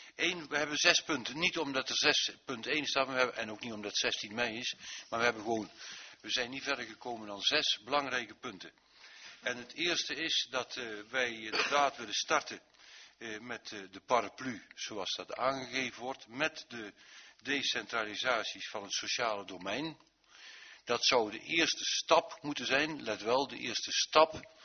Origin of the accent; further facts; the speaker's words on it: North Brabant, Netherlands; Om in deze tijd en als Brabander en als Brabantse gemeente iets apart te doen